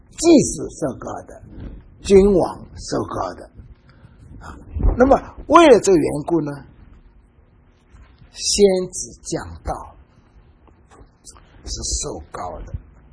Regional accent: Shanghai, China; also born or lived in Wenzhou, China; 那我从上海出生的啊，生长在上海。那么后来抗战的时候回到我老家温州啊。

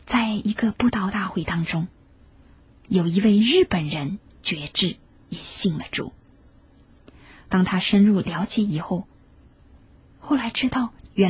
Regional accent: China; 对我们中国人来说，国仇家恨必要铭记在心

